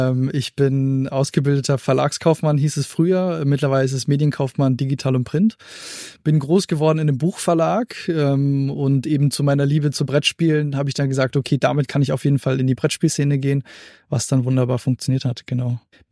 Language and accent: German; Germany; ich bin Deutscher